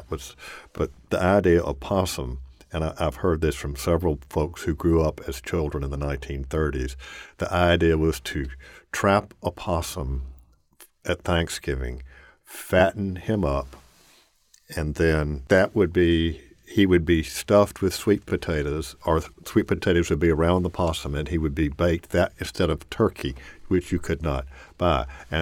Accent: Gulf Coast, United States; because I grew up on the Gulf Coast with good Gulf Coast cooking.

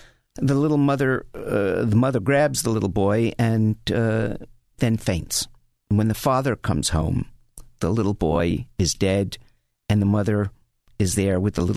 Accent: New York City, New York, United States; Yeah, I grew up in New York City.

